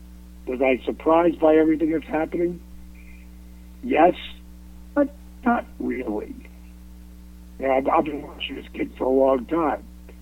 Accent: Atlanta, Georgia, United States; in my hometown, here in Atlanta, GA.

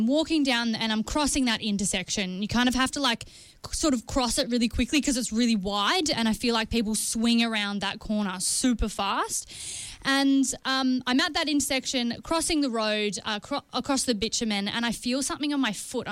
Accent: Melbourne, Victoria, Australia; moved away; because I'm from Melbourne, so I've moved up from the cold into quite a dry heat area

